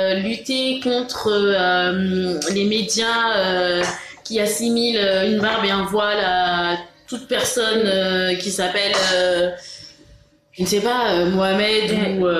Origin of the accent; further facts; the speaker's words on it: France; c'est vrai, on est français, mais bon, on n'est pas vraiment français